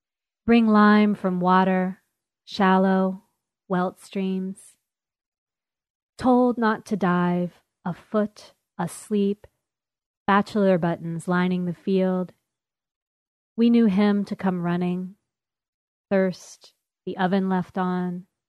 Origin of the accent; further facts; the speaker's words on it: the South, United States; accent: Southern; And if I'm really relaxed, you'll hear my Southern accent come through.